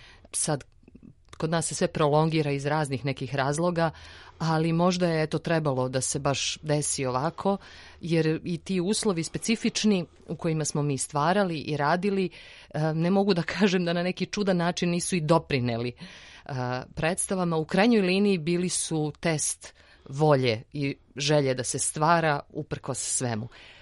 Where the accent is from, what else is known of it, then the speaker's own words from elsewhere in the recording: Bosnia & Herzegovina; born there; Moje nasleđe jeste bosansko. Ja sam rođena u Bosni i ja sam milje, razne milje gledala, uz njih odrastala, pamtila.